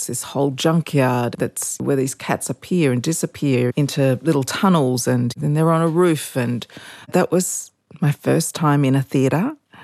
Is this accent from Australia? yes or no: yes; Port Augusta, South Australia, Australia; I grew up in Port Augusta, a little town. My father worked on the railways and we were dirt poor, you know.